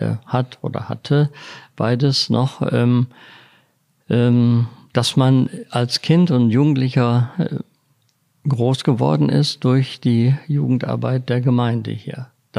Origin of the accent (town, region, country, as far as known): Lower Saxony, Germany